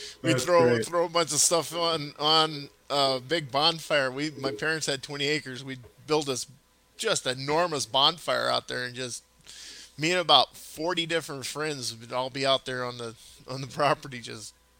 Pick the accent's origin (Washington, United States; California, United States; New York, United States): California, United States; hey, I grew up in Cali, man.